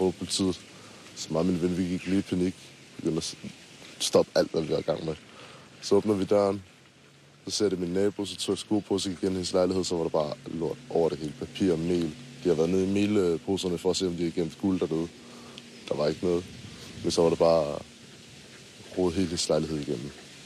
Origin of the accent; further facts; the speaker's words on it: Copenhagen, Capital Region of Denmark, Denmark; Jeg er fra København normalt. Kommer ud fra landet af.